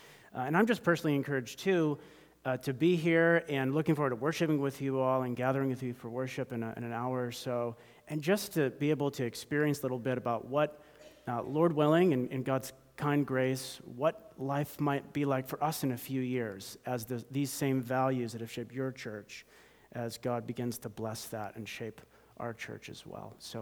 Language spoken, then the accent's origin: English; Massachusetts, United States; We were born and raised in Massachusetts. We spent our whole life in Massachusetts until I started doing some fundraising travel. I don't think I had left the state of Massachusetts for more than 20 days, which is pretty common for New Englanders.